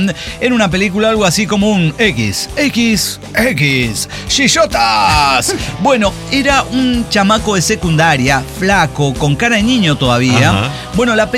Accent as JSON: {"language": "Spanish", "town": "Naucalpan", "region": "State of Mexico", "country": "Mexico", "tie": "born or raised there", "said": "yo crecí en Naucalpan"}